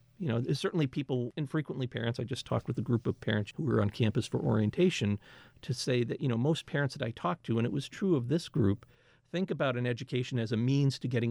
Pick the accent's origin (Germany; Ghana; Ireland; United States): United States; Lee, Massachusetts; I grew up in Lee, Mass, and I knew the institution as North Adams State College at the time, a very different place. And then I left the Berkshires for about a 30-year period to start my career.